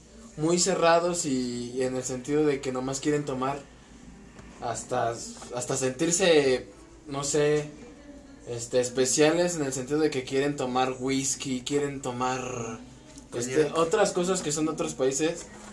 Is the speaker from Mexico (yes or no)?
yes; Mexico; Que al final de cuentas, nosotros como mexicanos, el tequila lo debemos.